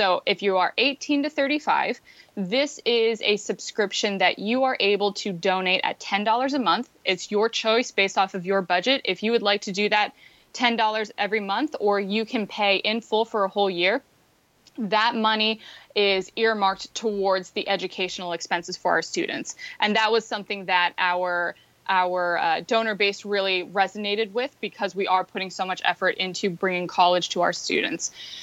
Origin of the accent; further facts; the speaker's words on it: Virginia, United States; I was born and raised in Virginia, but I've been here for a good long time.